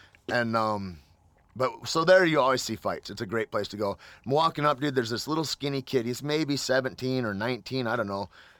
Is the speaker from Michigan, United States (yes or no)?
yes; Michigan, United States; No, I grew up in Michigan, but I've been in New Mexico since early 90s